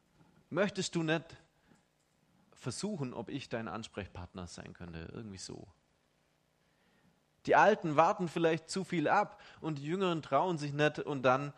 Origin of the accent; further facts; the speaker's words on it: Baden-Württemberg, Germany; ich bin Schwabe